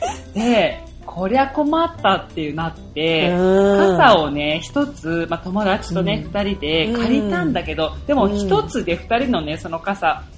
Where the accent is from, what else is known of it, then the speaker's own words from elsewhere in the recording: Hiroshima, Japan; まあ私広島出身じゃないですか。で、広島ってすっごい気候穏やかなんですよ。